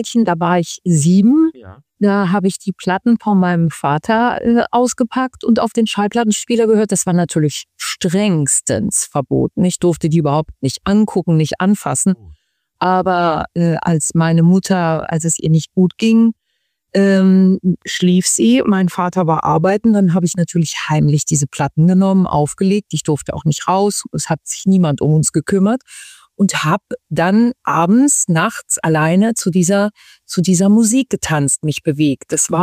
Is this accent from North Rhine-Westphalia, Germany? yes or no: yes; Düsseldorf, North Rhine-Westphalia, Germany; Ich bin geboren in Düsseldorf, aufgewachsen in Düsseldorf